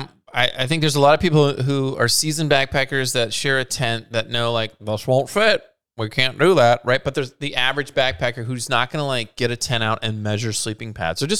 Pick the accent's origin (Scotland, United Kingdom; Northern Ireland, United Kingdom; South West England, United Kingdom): Scotland, United Kingdom; As a Scottish individual, I am offended